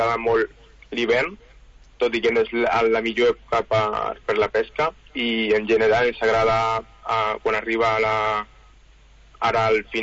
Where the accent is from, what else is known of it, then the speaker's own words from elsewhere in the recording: Lloret de Mar, Catalonia, Spain; jo, per exemple, jo soc de Lloret de Mar i sempre surto de Canyelles.